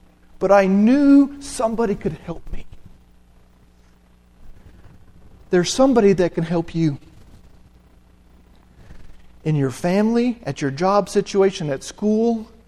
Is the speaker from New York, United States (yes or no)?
no; Bryson City, North Carolina, United States; Well, I'm from Bryson City. I'm from Swain County. I'm from Jackson County.